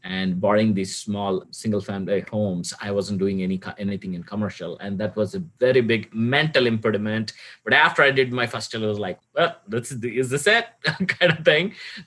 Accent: India; moved away as an adult; now in United States; So I'm originally from India, came to the United States in 2002 to pursue my master's in electrical engineering at University of Alabama, Huntsville, the Rocket City.

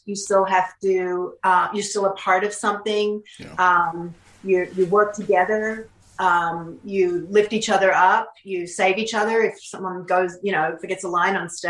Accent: Australia; You know, we're Australian. We come from a bigger country.

